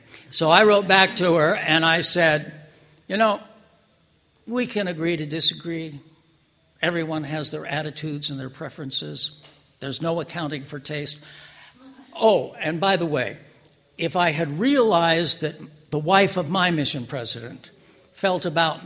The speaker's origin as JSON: {"language": "English", "town": "Los Angeles", "region": "California", "country": "United States", "tie": "born or raised there", "said": "The most frequent thing I was asked growing up in Los Angeles by kids on the playground was how many wives my father had"}